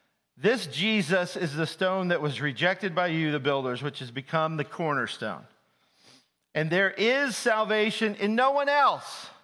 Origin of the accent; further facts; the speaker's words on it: Alabama, United States; Now, I grew up in Alabama.